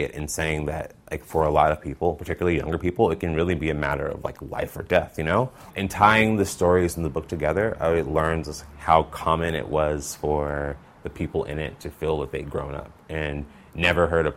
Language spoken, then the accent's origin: English; Mobile, Alabama, United States; I started in my hometown of Mobile, Alabama. It was really important for me to start in my hometown